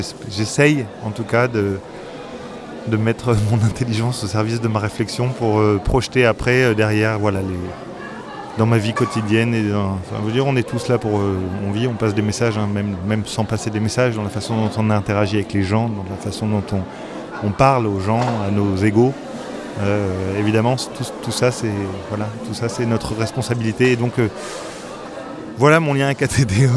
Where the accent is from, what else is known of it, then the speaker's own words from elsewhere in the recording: France; now in Belgium; je suis français, moi j'habite depuis 15 ans en Belgique.